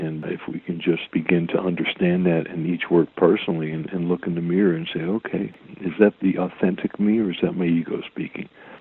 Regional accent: United States; Well, number one, I'm a Christian first. Okay. And I'm an American first.

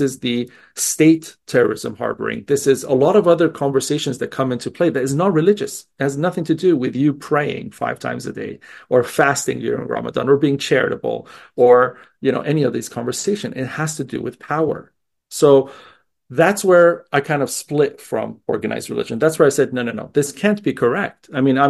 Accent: Dubai, United Arab Emirates; But though when I grew up in Dubai, there was no hate

